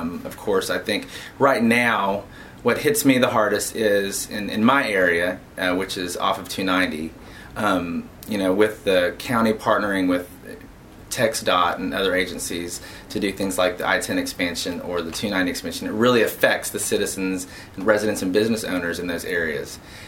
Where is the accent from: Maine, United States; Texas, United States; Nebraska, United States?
Texas, United States; Dallas; also born or lived in Baton Rouge; now in Houston, United States; So I started in Baton Rouge. As soon as I graduated from LSU, I came to Houston. I grew up in Dallas, so I wound up back in Texas